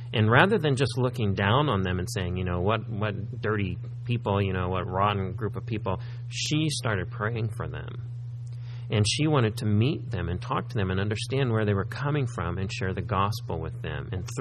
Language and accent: English; Missouri, United States; When we were young, and growing up in Missouri, we liked to play football in the snow.